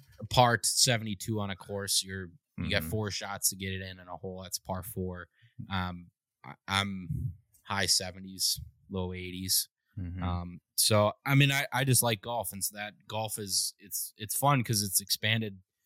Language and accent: English; Minnesota, United States; No, so I grew up in north of the Twin Cities in Minnesota. So I'm born and raised in Minnesota